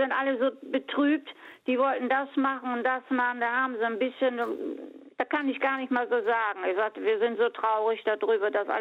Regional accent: Lower Saxony, Germany; moved away as an adult; now in Cologne, Germany; Nee, ich bin aus Niedersachsen, Norddeutsche.

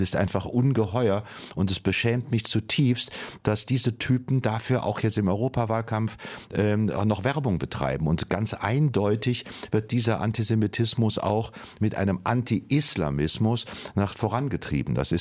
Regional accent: Cologne, North Rhine-Westphalia, Germany; Und es bedrückt mich vor allen Dingen als Kölner

